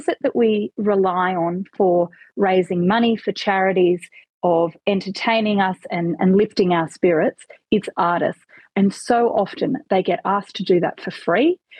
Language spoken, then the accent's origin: English; Adelaide, South Australia, Australia; what's going on here in Adelaide, in my hometown, over these last few weeks